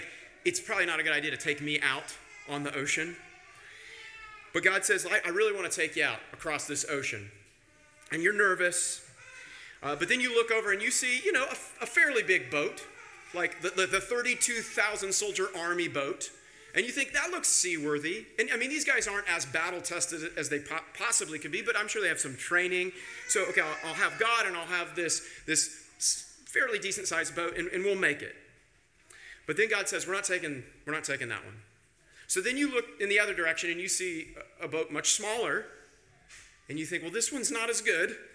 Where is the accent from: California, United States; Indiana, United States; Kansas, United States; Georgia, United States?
Kansas, United States; So I'm from Kansas, and all of you look, as much as you can tell by looking, to be educated people. There is no ocean in Kansas.